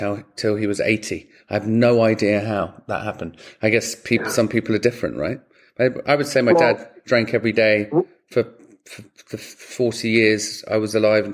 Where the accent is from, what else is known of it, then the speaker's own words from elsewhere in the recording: London, United Kingdom; moved away; Obviously, I came from London over here and never thought I'd live in a different country.